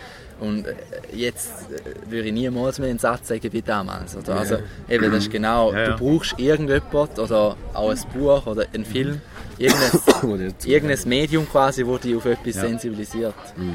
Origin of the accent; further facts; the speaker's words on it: Switzerland; meine Eltern kommen aus Deutschland, aber ich bin also in der Schweiz aufgewachsen, aber daheim reden wir wirklich Hochdeutsch